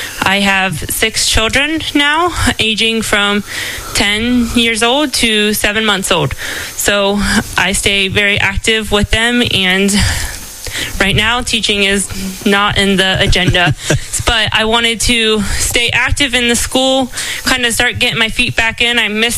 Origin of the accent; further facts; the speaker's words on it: Russia, Ohio, United States; I am from Rishi, another small town about 40 minutes away from Fort Recovery. I still like to go back and visit my hometown.